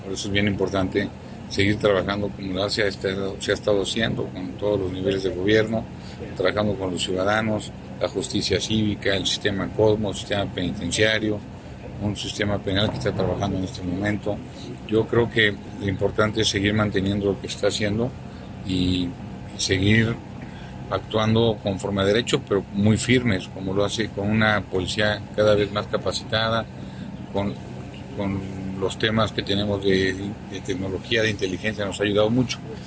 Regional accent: Mexico; Como creo mexicano

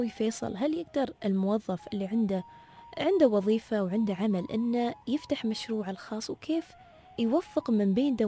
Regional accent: United Arab Emirates; مثل معروف وقديم عندنا في الإمارات،

